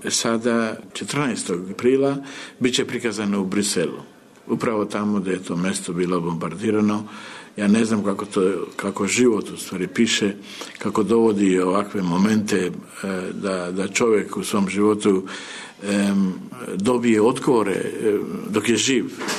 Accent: Kosovo; odakle sam ja rastao, sa Kosova

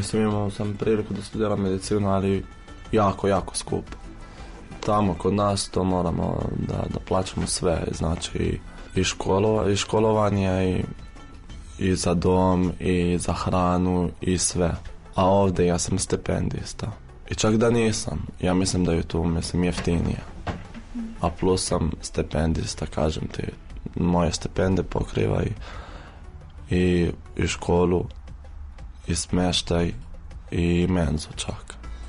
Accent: Jordan; Serbian is a second language; moved away as an adult; now in Serbia; ja sam iz Palestine. Mislim, ja sam Jordanac, poreklo iz Palestine. Ja sam četvrta godina medicine, došao sam pre 4 godine.

